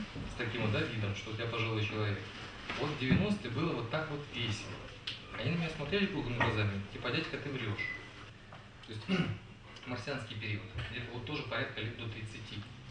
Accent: Donbas, Ukraine; born there; Я родился на Донбассе, в шахтерском городе. Вот. Я учился, да, в престижной школе, вот. Но город шахтерский.

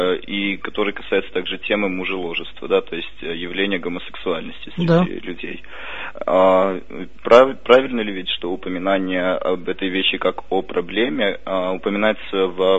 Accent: Kyiv, Ukraine; я из Киева.

